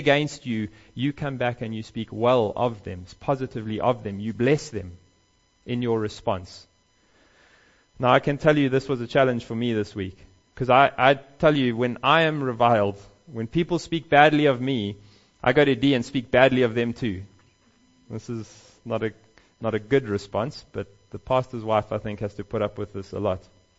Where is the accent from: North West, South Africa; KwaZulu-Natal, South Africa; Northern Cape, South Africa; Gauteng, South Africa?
Gauteng, South Africa; Johannesburg; I used to go every holiday to Hartbeespoort Dam growing up in Johannesburg